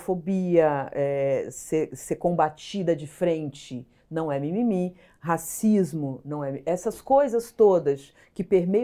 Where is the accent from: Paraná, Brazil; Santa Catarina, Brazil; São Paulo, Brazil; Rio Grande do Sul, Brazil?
São Paulo, Brazil; Eu cresci, nasci em São Paulo, na Climação, mas morava no interior.